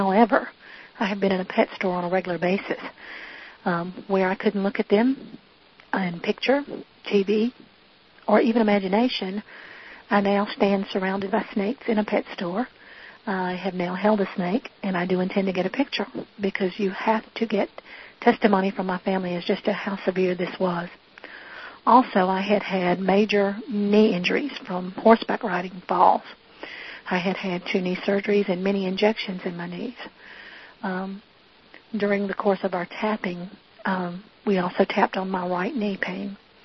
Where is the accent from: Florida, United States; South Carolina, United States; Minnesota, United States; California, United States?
South Carolina, United States; Coward; I am from Coward, South Carolina, a small town near Florence, and you made believers out of us down here.